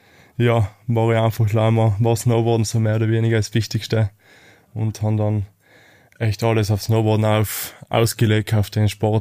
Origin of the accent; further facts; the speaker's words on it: Tyrol, Austria; ich komme aus Osttirol